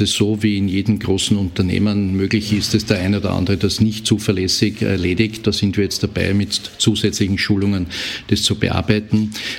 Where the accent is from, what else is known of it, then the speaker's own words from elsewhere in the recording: Austria; warum das Ergebnis bei uns in Österreich schlechter ist als beispielsweise in Dänemark